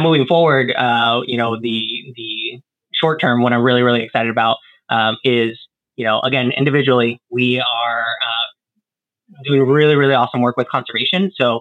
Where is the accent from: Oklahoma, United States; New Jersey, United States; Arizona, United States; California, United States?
Arizona, United States; So I grew up again in Arizona. So the area I grew up in was just surrounded by the Sonoran Desert